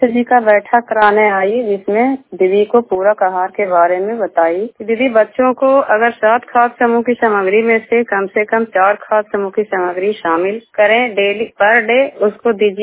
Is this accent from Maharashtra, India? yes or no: no; Nalanda, Bihar, India; घर सादिकपुर, पंचायत व्यासपुर, पोस्ट तिरहड़ा, जिला नालंदा के रहने वाले हूँ।